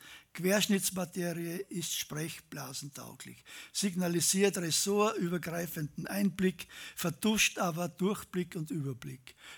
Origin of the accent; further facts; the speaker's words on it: Upper Austria, Austria; accent: Innviertel dialect; weil der Innviertler Dialekt, also ich komme aus dem Innviertel, das einmal früher bayerisch war und das in den 70er Jahren des 18. Jahrhunderts zu Österreich gekommen ist. Das ist ja ein ländlicher Dialekt